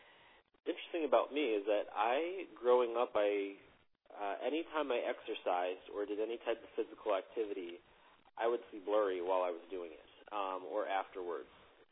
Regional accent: Connecticut, United States; also born or lived in Costa Rica; I was born in Costa Rica. I was adopted as a baby, and so I grew up in Connecticut, about an hour north of New York City in the United States.

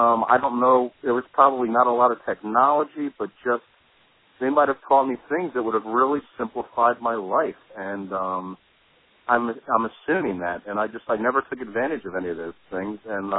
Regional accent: Pennsylvania, United States; from Pennsylvania, and but I was a senior, and it was just, you can't write this story. I was actually at a school in Pennsylvania, Valley Forge Military Academy

